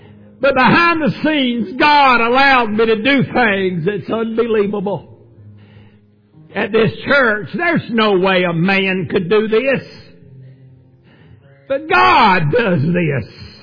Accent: Tennessee, United States; I was a little old kid. I was raised in Middle Tennessee.

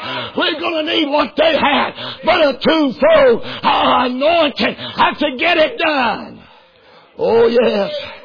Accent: North Carolina, United States; I'm a mountain boy. I'm from Western North Carolina originally. I'm up in the mountains.

